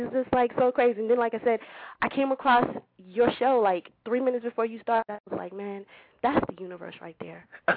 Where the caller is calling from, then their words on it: Virginia Beach, Virginia, United States; I'm calling from Virginia Beach.